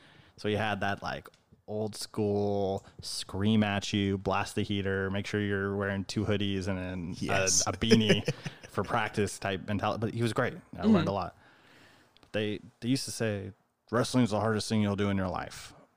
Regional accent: California, United States; Yeah, around here, and then little stint in foster care too. So I've been up and down the state as well.

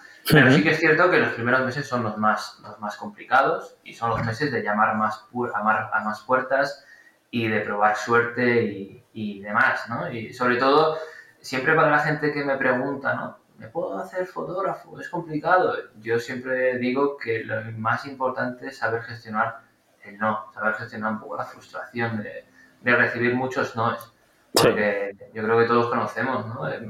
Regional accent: Bilbao, Basque Country, Spain; now in Tenerife, Spain; cursos presenciales que he hecho en mi tierra, en Bilbao, y he hecho aquí en Tenerife

